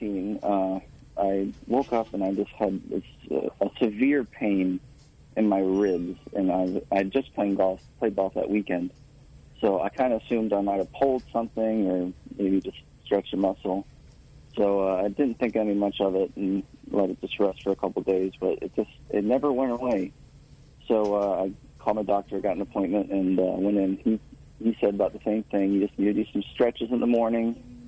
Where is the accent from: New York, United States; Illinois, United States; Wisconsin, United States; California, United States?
Illinois, United States; It's actually from my hometown in Illinois.